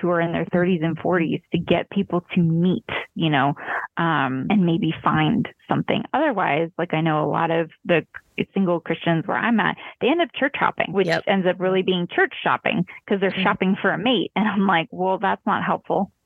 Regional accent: California, United States; also born or lived in Florida; now in Colorado Springs, United States; No. So okay. I'm actually from SoCal.

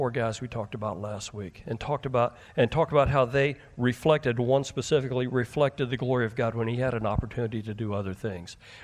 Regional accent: the South, United States; I grew up in the South, so I'm going to say it the way we show his rear end.

